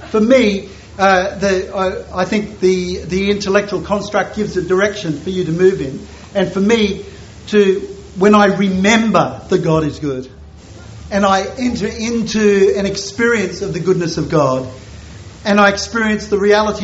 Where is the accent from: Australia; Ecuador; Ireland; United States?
Australia; I'm from Australia, and I'm sorry.